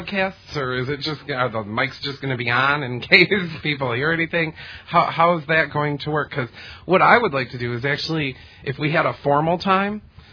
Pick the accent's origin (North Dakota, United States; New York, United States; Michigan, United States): Michigan, United States; we keep them in the storage shed until winter. We're from Michigan.